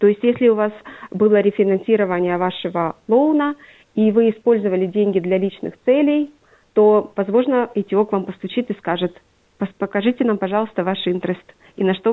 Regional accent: Bakhmut, Donetsk Oblast, Ukraine; born or raised there

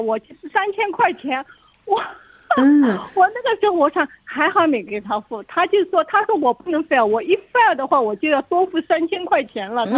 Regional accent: China; now in Australia; 在澳洲那个孩子的生活，就是因为我们是从国内过来的

